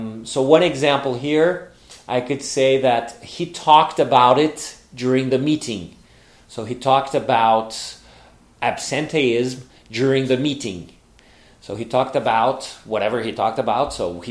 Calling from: Porto Alegre, Rio Grande do Sul, Brazil; English is a second language

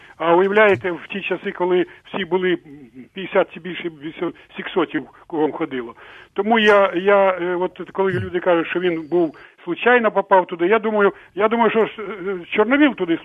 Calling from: Kyiv, Ukraine; з Києва вас турбує.

